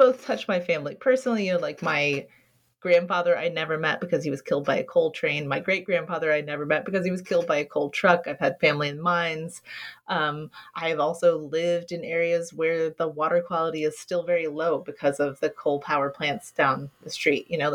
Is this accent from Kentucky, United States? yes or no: yes; Kentucky, United States; Yeah, I mean, so I grew up in Kentucky.